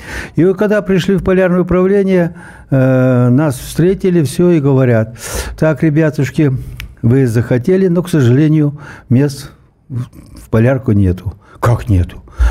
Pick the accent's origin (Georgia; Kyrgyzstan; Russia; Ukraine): Kyrgyzstan; Bishkek; moved away as an adult; И я житель и уроженец Кыргызстана во Фрунзе